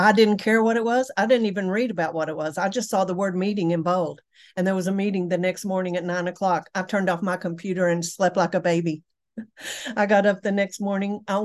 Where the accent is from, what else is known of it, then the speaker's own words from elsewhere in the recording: Texas, United States; accent: Texan; I'm from Texas, so I speak Texan, not English.